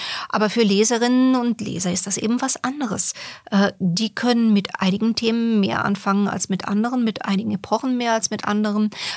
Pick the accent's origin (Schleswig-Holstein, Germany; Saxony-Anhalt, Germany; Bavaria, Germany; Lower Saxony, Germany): Bavaria, Germany; Bamberg; Und der wohnte und wohnt gar nicht so weit von uns entfernt, hier in Bamberg, wo ich aufgewachsen bin.